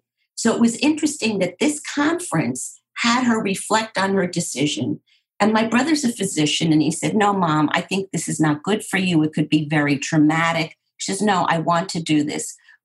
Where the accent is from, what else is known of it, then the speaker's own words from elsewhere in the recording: Germany; born there; first language German; English is a second language; in German, which is my first language because I was born in Germany